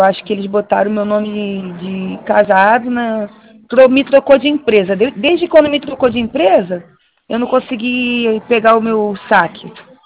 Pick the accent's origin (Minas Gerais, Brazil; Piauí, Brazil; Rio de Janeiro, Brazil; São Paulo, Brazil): Rio de Janeiro, Brazil; Maricá; Maricá, Rio de Janeiro.